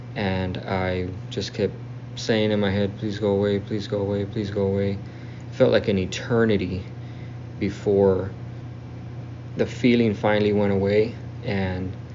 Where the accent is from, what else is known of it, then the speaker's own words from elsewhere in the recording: Texas, United States; I'm from South Texas.